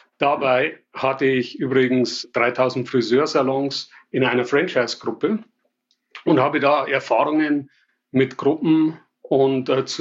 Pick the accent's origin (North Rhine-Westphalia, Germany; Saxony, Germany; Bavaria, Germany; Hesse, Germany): Bavaria, Germany; Passau; Ich sage immer, kann alles außer Hochdeutsch und das wird wohl auch so bleiben. Von daher, ja, ich komme aus Passau in Bayern, komme da aus einer Familie von Unternehmern. Meine Eltern hatten kleine Supermärkte in der Innenstadt von Passau.